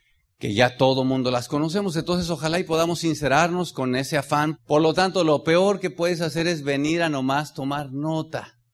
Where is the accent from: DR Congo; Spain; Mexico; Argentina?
Mexico; le agradecía a los oradores de estar aquí en mi tierra. Y a nosotros nos jala mucho nuestra tierra, nos duele la tierra, de verdad, como mexicanos.